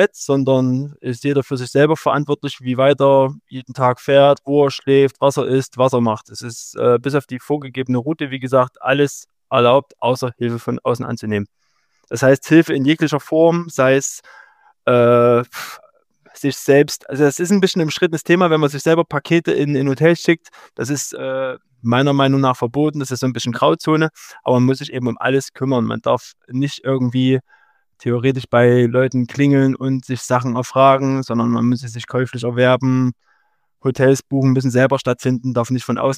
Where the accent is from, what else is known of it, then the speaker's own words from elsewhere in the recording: Rochlitz, Saxony, Germany; habe ich gesehen, dass das genau durch meinen Heimatort Rochlitz geht.